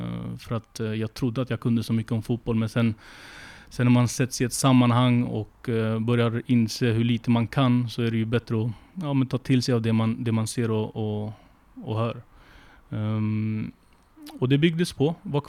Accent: Tensta, Stockholm County, Sweden; jag är uppväxt i Tensta, så när man är vilse i Tensta då går man till grabbarna.

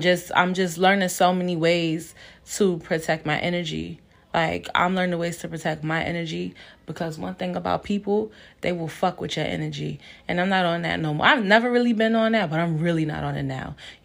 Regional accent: Brooklyn, New York, United States; Y'all know I'm from Brooklyn. You know, we a little different lingo slang.

